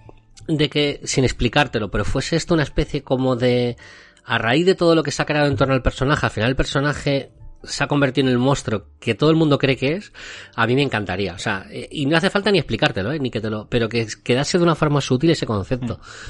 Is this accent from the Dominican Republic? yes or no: no; Madrid, Community of Madrid, Spain; yo que soy de Madrid